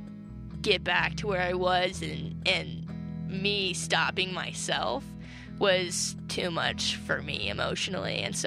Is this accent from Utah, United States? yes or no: yes; Salt Lake City, Utah, United States; I'm a musician from Salt Lake City